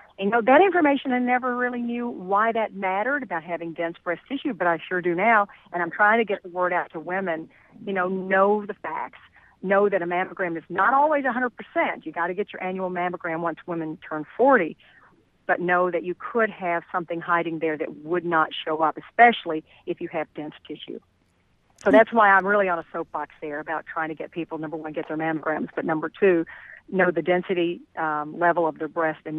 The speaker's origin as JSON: {"language": "English", "town": "Paris", "region": "Tennessee", "country": "United States", "tie": "born or raised there", "said": "Paris, Tennessee, right across the state line."}